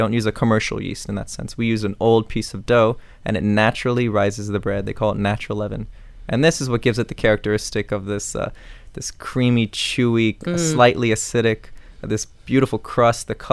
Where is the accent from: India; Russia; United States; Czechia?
United States; Miami, Florida; And I'm from Miami, so I've seen things pop up here and there.